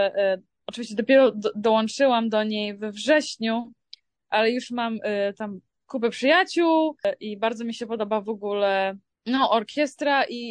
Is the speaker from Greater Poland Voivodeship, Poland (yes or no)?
no; Białystok, Podlaskie Voivodeship, Poland; born there; urodziłam się w Białymstoku.